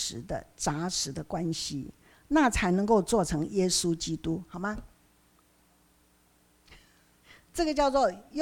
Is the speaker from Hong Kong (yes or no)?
no; Taiwan; 这个我们台湾话说听到哪里去了